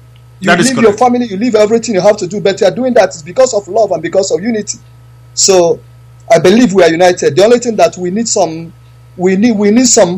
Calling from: Madrid, Community of Madrid, Spain; I'm calling from Madrid.

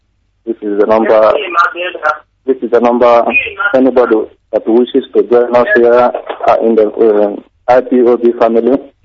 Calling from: Turkey; We've got two titles. I'm calling from Turkey.

